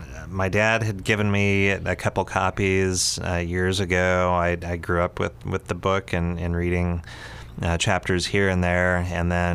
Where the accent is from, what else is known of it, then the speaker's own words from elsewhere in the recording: Roseburg, Oregon, United States; also born or lived in Glide; that was still open when I was growing up in Roseburg and Glide.